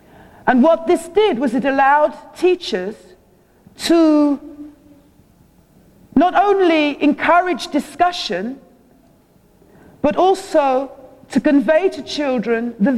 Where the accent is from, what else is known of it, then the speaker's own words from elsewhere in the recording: London, United Kingdom; And I know from being a Londoner that all of us travel with a level of fear when we step into the underground.